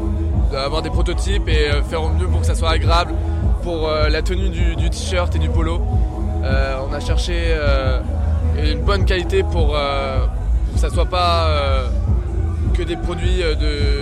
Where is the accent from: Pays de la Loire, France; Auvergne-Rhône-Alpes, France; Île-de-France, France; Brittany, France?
Pays de la Loire, France; Les Sables-d'Olonne; J'ai 17 ans. J'étudie à La Roche-sur-Yon et je suis d'origine des Sables d'Olonne.